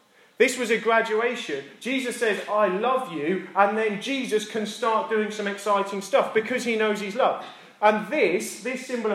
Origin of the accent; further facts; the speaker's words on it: East of England, United Kingdom; Because I'm also from Essex